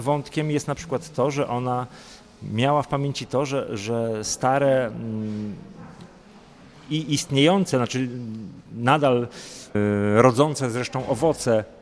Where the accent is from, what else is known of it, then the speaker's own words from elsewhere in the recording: Szczecin, West Pomeranian Voivodeship, Poland; Co ciekawsze, my pochodzimy z tej samej dzielnicy. Ja też się wychowywałem w tamtych okolicach